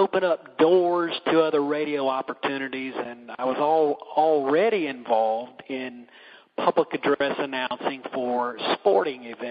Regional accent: Atlanta, Georgia, United States; also born or lived in Greenville; and I grew up in Atlanta, by the way. I was born and lived in Atlanta for a good while before we moved up the road to Greenville

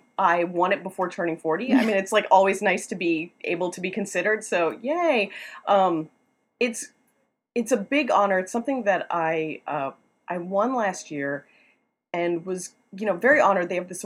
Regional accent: Joliet, Illinois, United States; moved away as an adult; now in Washington, United States; Yeah, I grew up in Illinois, Joliet, Illinois. And came here for college and state.

